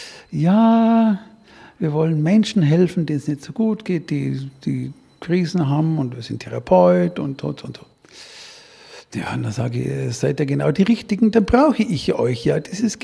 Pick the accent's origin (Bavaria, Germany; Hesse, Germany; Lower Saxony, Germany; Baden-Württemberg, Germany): Bavaria, Germany; Ich komme aus Bayern und ihr wisst ja, in Bayern, da gehen die Uhren etwas anders.